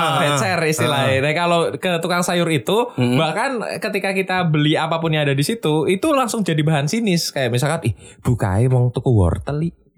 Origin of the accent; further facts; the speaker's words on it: Batang, Central Java, Indonesia; Nah aku biyen masa kecil di Batang cukup sama ya satu komplekku.